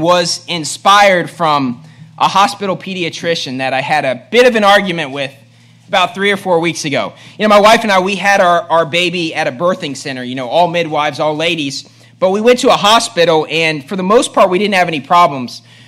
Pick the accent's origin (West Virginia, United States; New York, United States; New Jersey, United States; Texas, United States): West Virginia, United States; Bridgeport; this kid was probably the smartest person at my school growing up in Bridgeport, West Virginia, and everybody knew that.